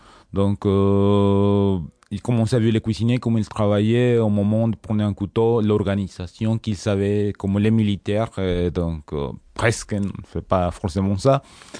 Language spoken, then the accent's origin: French; Hermosillo, Sonora, Mexico; je suis de Hermosillo.